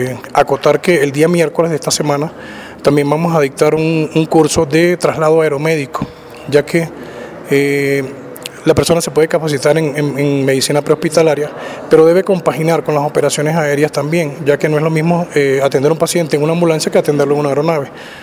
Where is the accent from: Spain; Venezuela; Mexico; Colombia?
Venezuela; now in Argentina; estoy ingresando a Argentina, procedente de Venezuela. Todos saben la problemática que está ocurriendo en mi país en este momento.